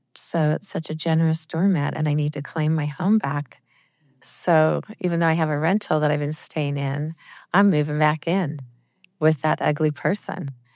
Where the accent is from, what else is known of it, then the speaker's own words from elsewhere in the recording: Salt Lake City, Utah, United States; I'm from Salt Lake City, Utah.